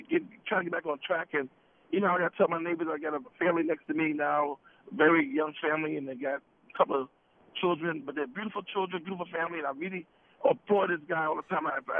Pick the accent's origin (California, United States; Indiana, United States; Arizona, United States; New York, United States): New York, United States; I'm also a New Yorker here